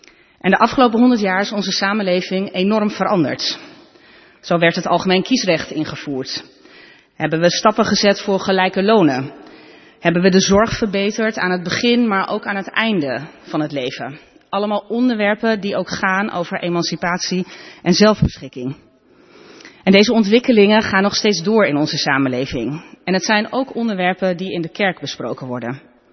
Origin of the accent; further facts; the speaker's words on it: Groningen, Netherlands; ik kom uit Groningen. Ik ben oud-verpleegkundige, gelovig grootgebracht, moeder van twee kinderen